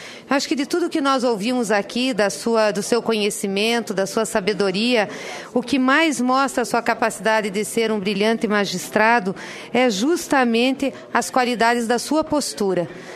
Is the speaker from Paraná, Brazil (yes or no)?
yes; Paraná, Brazil; eu estou muito orgulhosa como paranaense de ter acompanhado hoje aqui